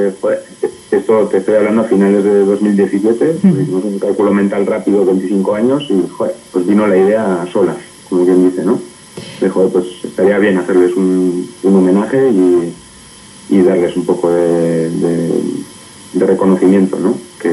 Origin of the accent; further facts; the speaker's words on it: Estella, Navarre, Spain; que bueno, yo soy de aquí de Lizarra